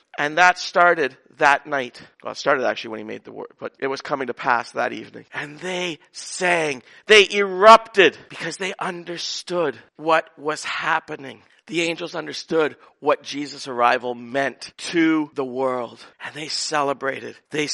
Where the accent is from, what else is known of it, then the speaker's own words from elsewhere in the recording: Canada; I grew up in Canada in a Christian country